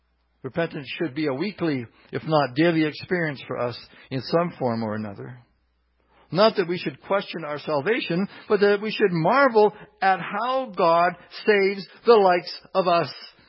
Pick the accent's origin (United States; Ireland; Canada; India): Canada; We need to say, I'm sorry more often, not because we're Canadian